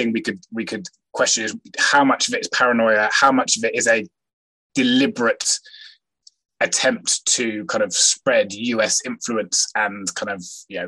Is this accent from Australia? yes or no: no; Gloucester, South West England, United Kingdom; I think from a British perspective, I'm from Gloucester